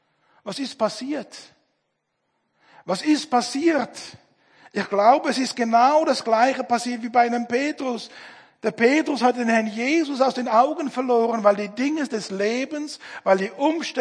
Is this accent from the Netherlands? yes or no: no; Switzerland; Bei uns in der Schweiz war, ich glaube, vor 1-2 Jahren war ein Marsch für das Leben.